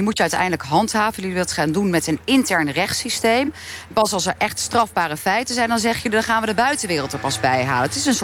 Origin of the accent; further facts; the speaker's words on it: Rotterdam, South Holland, Netherlands; Nou, kom ik zelf uit Rotterdam.